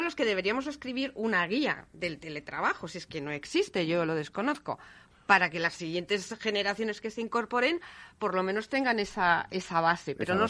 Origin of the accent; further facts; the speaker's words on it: Spain; nosotros pues somos españoles